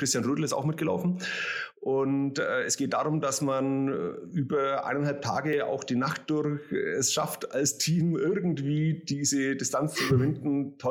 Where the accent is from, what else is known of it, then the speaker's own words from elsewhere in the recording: Rot, Baden-Württemberg, Germany; Ah, keine politische Frage, sondern eine Anspielung auf meinen Geburts- und Wohnort. Ja, ich komme aus Rot